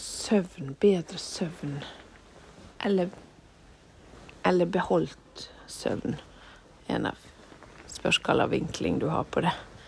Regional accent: Måløy, Vestland, Norway; Sånn som jeg ofte gjorde når jeg var jentunge og badet på Revitja hjemme i Måløy.

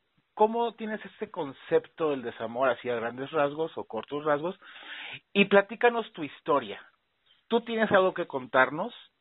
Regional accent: Mexico; ya sabes cómo somos los mexicanos

